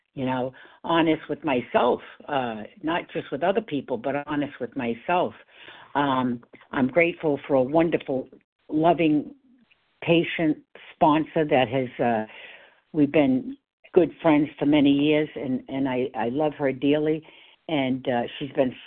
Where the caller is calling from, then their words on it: Massachusetts, United States; From Massachusetts.